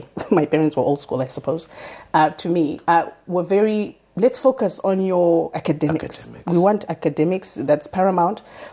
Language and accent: English; Harare, Zimbabwe; born there; I was born in Harare, in Zimbabwe, at Mbuyanyanda Hospital, to my parents.